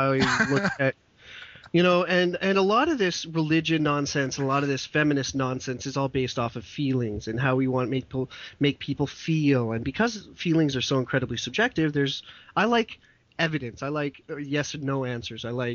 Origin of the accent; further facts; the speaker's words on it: Western Canada, Canada; I'm born and raised in Western Canada. I'm a conservative. I'm a Canadian conservative